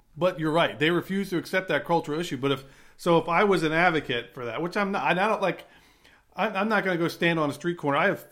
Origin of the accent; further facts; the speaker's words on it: United States; Well, we, as an American public, pretty much by a 75 to 25 margin